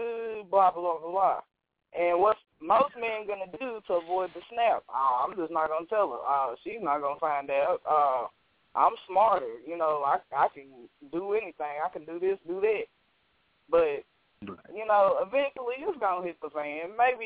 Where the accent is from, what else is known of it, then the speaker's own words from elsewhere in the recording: Lexington, Kentucky, United States; also born or lived in Talladega, Alabama; It's really a place I decided because I'm from Lexington, Kentucky. That would have been too just, you know, okay for me. And or Talladega, Alabama. I got family there. I lived there for several years.